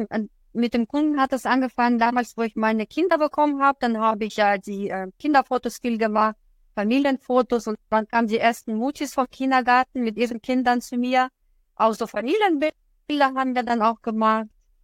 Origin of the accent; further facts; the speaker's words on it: Lippstadt, North Rhine-Westphalia, Germany; ich komme aus Lippstadt